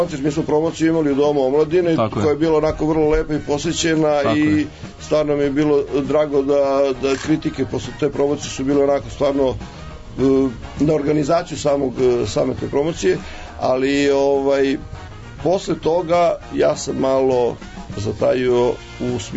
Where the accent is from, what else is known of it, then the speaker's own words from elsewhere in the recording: Resnik, Belgrade, Serbia; ja sam iz Resnika